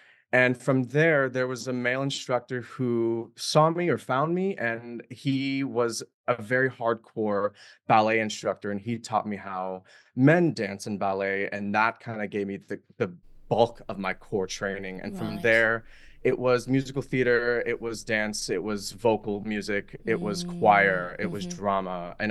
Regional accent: Texas, United States; I grew up in Texas, so that was very popular there.

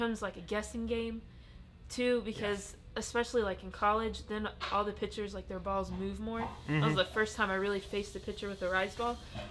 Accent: Myrtle Beach, South Carolina, United States; I grew up here in Myrtle Beach, so kind of boring.

